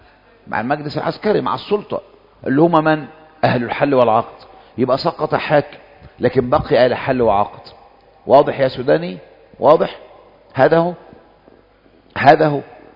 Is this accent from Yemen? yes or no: no; Egypt; الشعب نازل عندنا في مصر يوم ثلاثاء تقريبا في منتصف الأسبوع، وكانت أول جمعة جمعة الغضب.